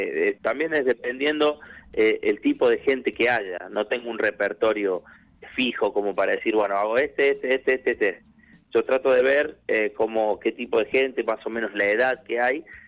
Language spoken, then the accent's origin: Spanish; Vicuña Mackenna, Córdoba, Argentina; Estuve viviendo varios años en Córdoba capital, pero ahora estoy radicado ya en mi pueblo hace 8 años, Vicuña Mackenna.